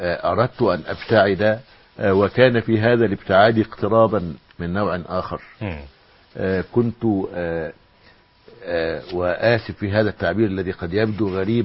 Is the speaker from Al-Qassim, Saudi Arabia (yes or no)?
yes; Al-Qassim, Saudi Arabia; أنا من القصيم